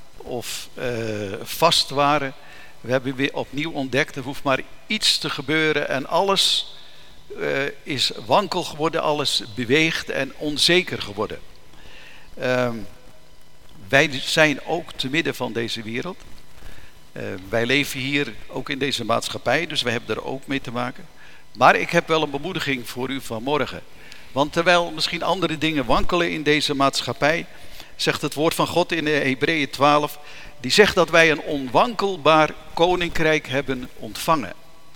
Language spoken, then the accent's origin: Dutch; Leerdam, Utrecht, Netherlands; Wij komen uit Leerdam